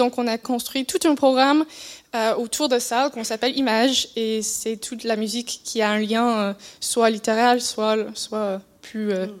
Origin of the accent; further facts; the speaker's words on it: Canada; Donc, on va revenir à mon pays natal cet été.